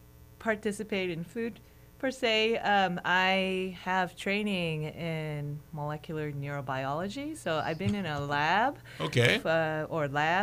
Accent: Sunnyvale, California, United States; also born or lived in Detroit; now in Alaska, United States; So I'm not from Alaska. I'm originally from Sunnyvale, California, and I moved around because of my, educational background and whatnot. So I was living in Detroit, Michigan before I came here.

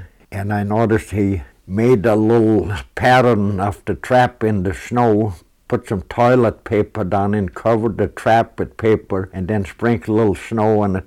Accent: Norway; now in United States; I was born in Norway and grew up on a little farm there. My early years was during the Second World War

